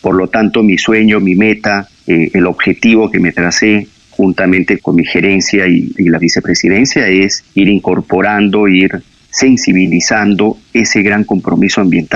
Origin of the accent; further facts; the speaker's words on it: Cajamarca, Peru; Yo soy de Cajamarca, estudié Ingeniería Civil en la Universidad Nacional de Cajamarca